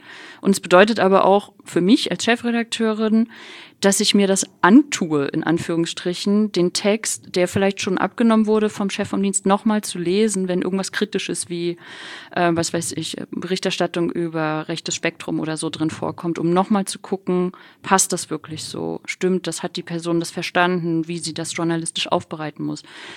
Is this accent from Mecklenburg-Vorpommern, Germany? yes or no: yes; Rostock, Mecklenburg-Vorpommern, Germany; Als Ossi in westdeutschen Redaktion bist du halt, wundern sich alle, warum du kein Sächsisch sprichst, obwohl du aus Rostock kommst.